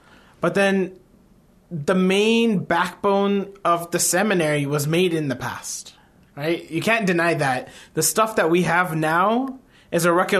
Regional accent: United States; I'm from America.

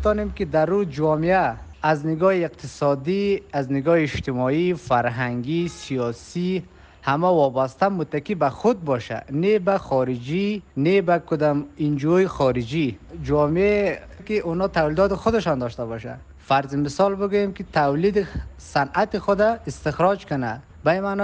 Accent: Afghanistan; born there; حق ما در افغانستان به دنیا آمدیم، زاده شدیم

